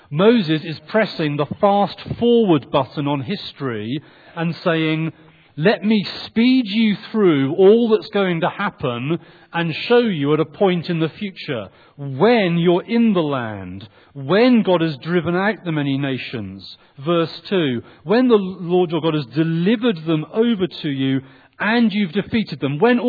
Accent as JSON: {"language": "English", "region": "England", "country": "United Kingdom", "tie": "born or raised there", "said": "I'm half English, half Welsh. So life has been complicated. But I've always lived in England, so I consider myself English."}